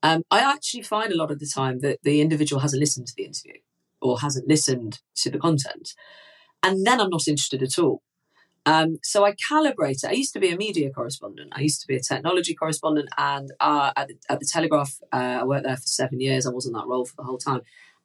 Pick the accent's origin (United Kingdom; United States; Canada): United Kingdom; Manchester, North West England; as a Mancunian